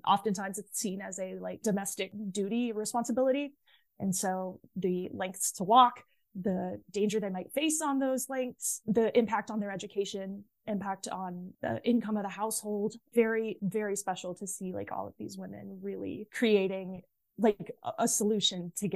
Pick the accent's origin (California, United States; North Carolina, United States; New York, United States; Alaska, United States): North Carolina, United States; Asheville; I'm from the Southern Appalachians. And so as I was growing up in Asheville and I went to UNC Asheville